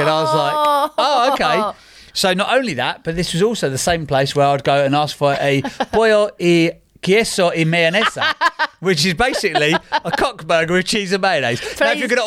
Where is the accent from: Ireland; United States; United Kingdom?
United Kingdom; because I'm fucking British and that's what we do.